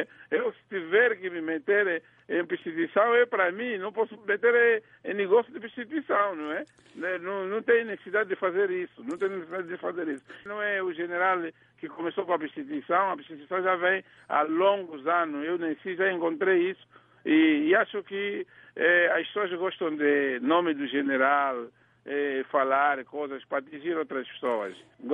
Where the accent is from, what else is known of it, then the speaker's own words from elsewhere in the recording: Angola; eu sou uma pessoa bem-sucedida em Angola, em África, sou angolano, sou empresário